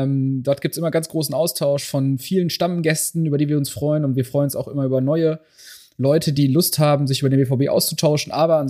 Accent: North Rhine-Westphalia, Germany; Also das ist als Westfale das größte Lob, was du kriegen kannst.

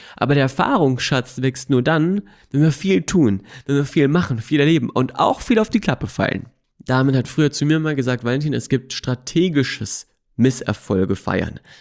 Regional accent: Melle, Lower Saxony, Germany; Ich war früher ein richtiger Heimscheißer und bin in meinem kleinen Ort Melle groß geworden, meine Heimat, mein Zuhause, in einem Mehrgenerationenhaus mit meiner Omi, mit meinem Opi, mit meinen Eltern, mit meiner großen Schwester, ganz vielen Haustieren.

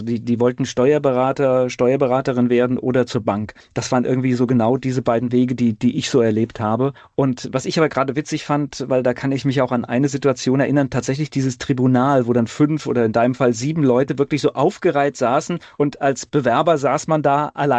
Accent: North Rhine-Westphalia, Germany; born there; ich bin ja auch in Nordrhein-Westfalen geboren

